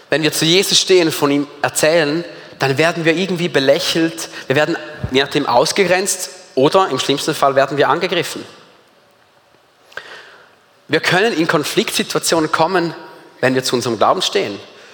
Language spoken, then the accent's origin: German; Switzerland; wir sitzen da als Schweizer, haben keine Ahnung, was abgeht.